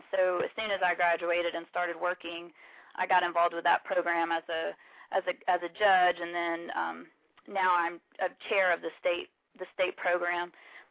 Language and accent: English; Ringgold, Georgia, United States; Well, I grew up in Ringgold, Georgia, which is in the northwest corner of the state, just above or just below Chattanooga. And, you know, born and raised there